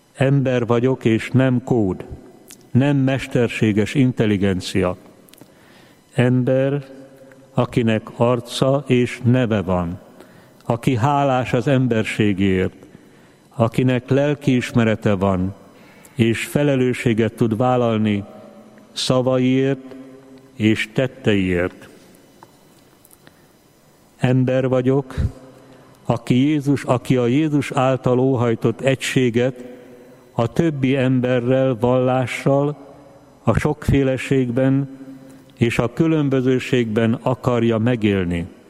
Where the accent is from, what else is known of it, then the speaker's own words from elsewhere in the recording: Hungary; Európai vagyok, mert magyar vagyok. Magyarként komolyan veszem nemzetünk szenvedéseit és dicsőséges lapjait is.